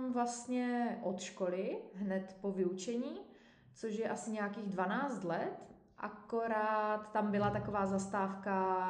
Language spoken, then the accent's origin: Czech; Zlín, Zlín Region, Czechia; Já jsem ze Zlína, ale působím teďka v Kostelci.